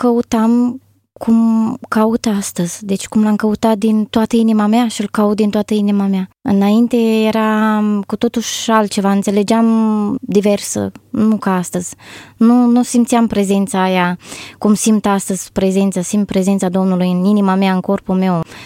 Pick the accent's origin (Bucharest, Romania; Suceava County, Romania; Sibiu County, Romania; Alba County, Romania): Suceava County, Romania; Suceava; born there; M-am născut în Suceava.